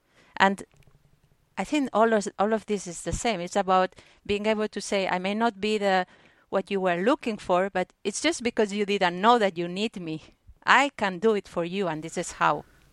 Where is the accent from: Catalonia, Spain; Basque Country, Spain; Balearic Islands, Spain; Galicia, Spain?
Catalonia, Spain; Barcelona; I'm from Barcelona, and I know that when I was applying for jobs after uni, my CV was so limited.